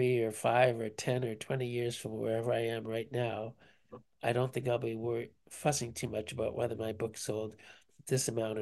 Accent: Canada; It's already very hard to generate excitement and interest as a Canadian writer.

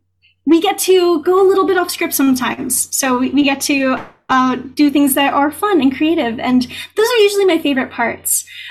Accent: California, United States; No. We're from California.

